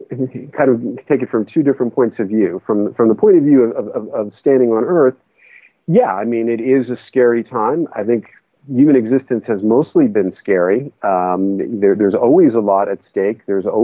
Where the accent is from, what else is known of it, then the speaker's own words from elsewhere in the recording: New York, United States; I'm from New York, and I remember calling my parents who still live in the Bronx